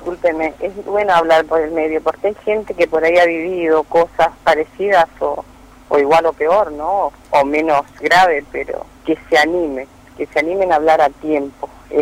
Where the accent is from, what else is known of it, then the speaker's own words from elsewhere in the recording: Corrientes, Argentina; soy correntina